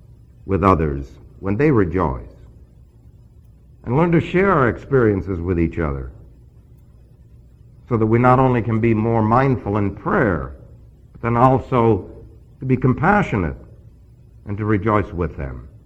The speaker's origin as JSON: {"language": "English", "town": "New York City", "region": "New York", "country": "United States", "said": "That's like people used to say to me, where are you from? And I'd say, New York."}